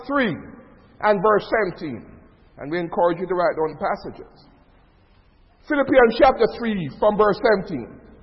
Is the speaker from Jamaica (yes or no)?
yes; Jamaica; And they say, and I always say, I'm from Jamaica.